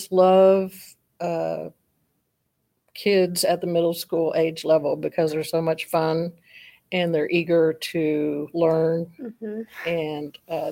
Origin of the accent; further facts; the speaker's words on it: Wichita, Kansas, United States; I grew up in Wichita, and that was a nice place to be raised and go to school.